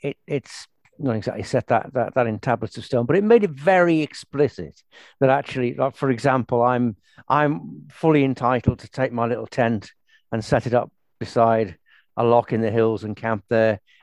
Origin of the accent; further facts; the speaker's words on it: North West England, United Kingdom; I grew up on Merseyside in England, and that's where I began my walking.